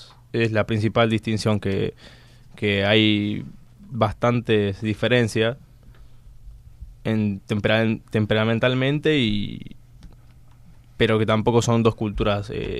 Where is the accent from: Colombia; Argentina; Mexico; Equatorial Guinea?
Argentina; Salta; now in Spain; Soy del norte de Argentina, concretamente de Salta.